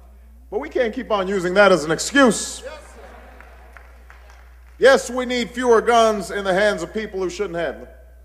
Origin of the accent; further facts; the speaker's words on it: Hawaii, United States; I was growing up in Hawaii. Hawaii is not quite as tough as the South Side.